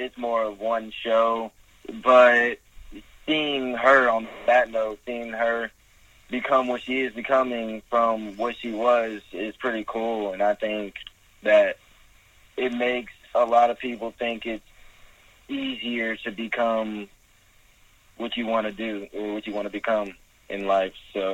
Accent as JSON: {"language": "English", "region": "California", "country": "United States", "tie": "born or raised there", "lives_now": "Atlanta, United States", "said": "Well, I grew up in Cali, so I mean, I didn't always have things I have right now, but I moved to Atlanta a couple years ago"}